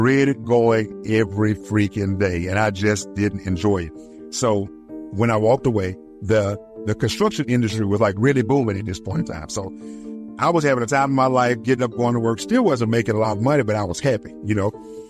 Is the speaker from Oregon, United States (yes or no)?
no; Oxford, Mississippi, United States; I was born and raised here in Oxford, Mississippi. I'm a graduate of Oxford High School, graduated in 1993